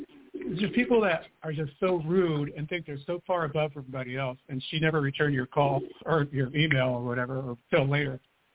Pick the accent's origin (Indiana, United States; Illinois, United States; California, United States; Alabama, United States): California, United States; in California. That is my home state, by the way.